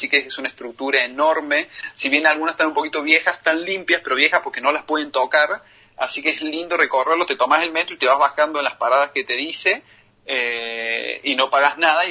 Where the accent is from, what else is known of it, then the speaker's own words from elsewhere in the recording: Argentina; born there; moved away; Si bien hay mucha gente que estamos afuera y vivimos y tenemos otras nacionalidades y demás, pero nacimos en Argentina, así que nos sentimos identificados